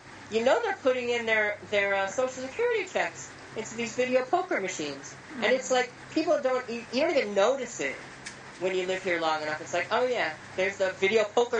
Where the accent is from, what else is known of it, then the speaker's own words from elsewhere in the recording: United States; also born or lived in Los Angeles; Look, I'm from New York and from L.A.